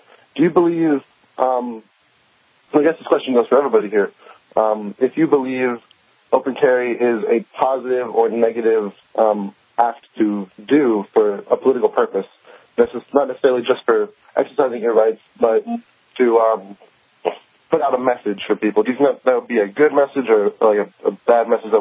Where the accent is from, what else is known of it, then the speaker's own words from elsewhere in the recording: Florida, United States; I don't live in New Hampshire. I'm from Florida, obviously.